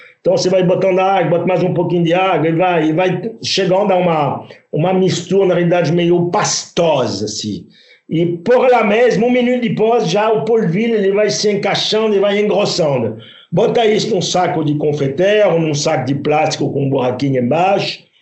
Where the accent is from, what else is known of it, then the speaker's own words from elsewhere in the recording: Roanne, Auvergne-Rhône-Alpes, France; born there; Portuguese is a second language; minha cidade natal, eu não vou falar mal da minha cidade natal